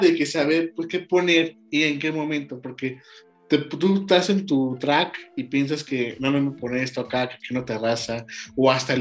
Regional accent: León, Guanajuato, Mexico; somos de León, Guanajuato

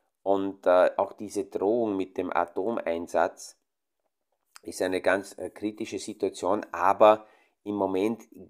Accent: Romania; moved away; Ich brauche mich nur an meine Kindheit erinnern in Rumänien, wo die Grenzen zugegangen sind.

